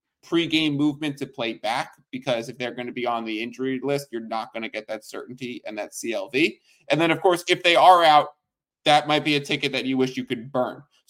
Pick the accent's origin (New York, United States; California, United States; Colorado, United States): New York, United States; I always say, I think it's because we grew up in New York where there's no good.